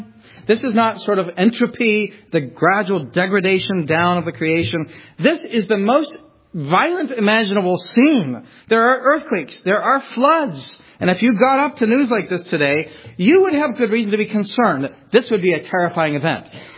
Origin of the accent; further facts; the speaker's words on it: California, United States; I grew up in California.